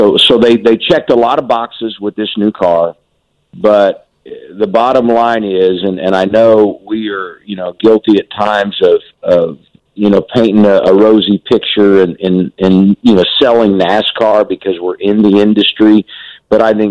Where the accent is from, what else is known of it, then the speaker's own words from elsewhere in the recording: Indianapolis, Indiana, United States; but growing up in Indianapolis and following the Indy 500 and what IndyCar meant to that city